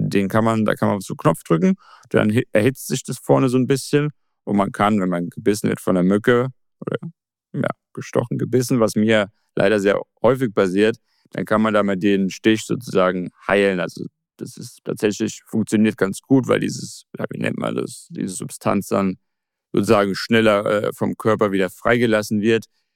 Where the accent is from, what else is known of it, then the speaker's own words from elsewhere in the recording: Germany; now in Guangzhou, China; natürlich bin ich in Deutschland aufgewachsen